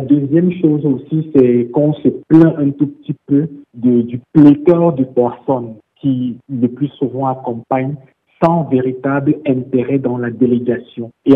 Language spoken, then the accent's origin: French; Cameroon; Moi, je suis Camerounais, je vis au Cameroun